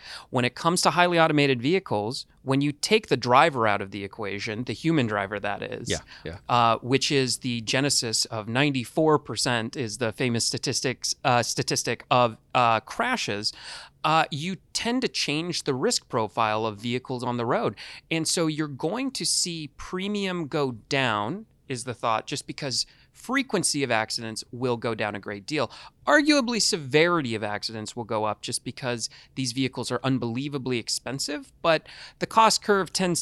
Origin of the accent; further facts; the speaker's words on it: California, United States; So, okay, I'm from California originally.